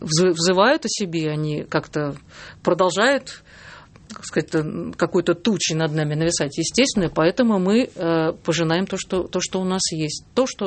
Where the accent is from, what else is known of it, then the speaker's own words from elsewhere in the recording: Latvia; now in Russia; Я человек, который родилась и выросла в Латвии и была всегда изгоем русским.